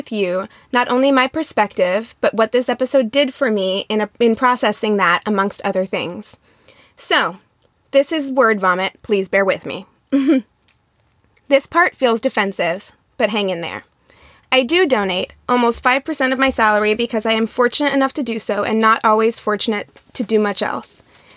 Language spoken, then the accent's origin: English; Midwest, United States; now in Los Angeles, United States; I grew up in the Midwest, but I went to a very large public high school and was always around diversity. So much so that when I moved to LA in the Valley, I was like, where are all the black people?